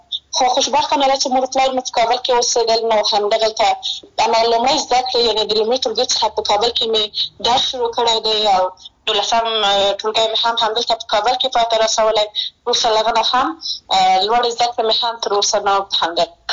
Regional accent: Maidan Wardak, Afghanistan; زه د میدان وردګ ولایت څخه یم

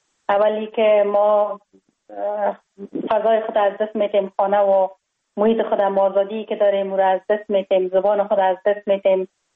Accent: Kabul, Afghanistan; born there; من خوشبختانه در یک خانواده روشن فکر به دنیا آمدم. در شهر کابل در محله کوتی سنگی تولد شدم.

